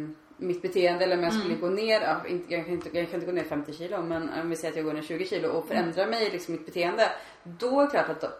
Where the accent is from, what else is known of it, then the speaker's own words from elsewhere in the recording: Sweden; Som svensk blir man ju såhär